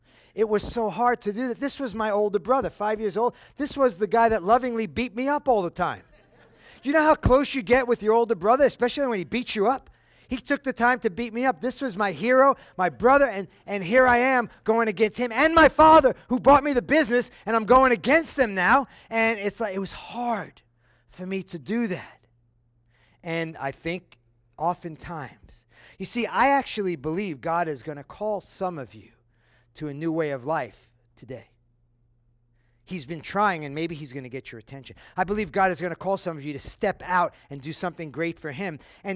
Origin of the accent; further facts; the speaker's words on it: New York, United States; I'm from New York. You don't pay tax in New York.